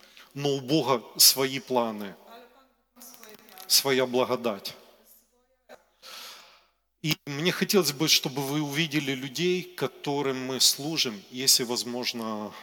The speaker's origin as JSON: {"language": "Russian", "country": "Ukraine", "said": "Я сам с Украины."}